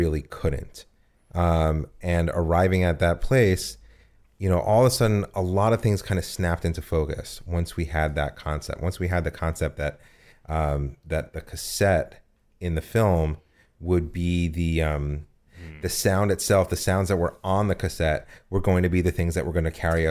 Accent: New York, United States; also born or lived in New Jersey; No, I'm from New York and New Jersey. I did undergrad theater at Rutgers.

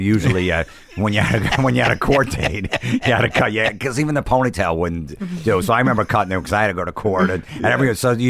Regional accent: Old Bridge, New Jersey, United States; when growing up in New Jersey, in Old Bridge, New Jersey

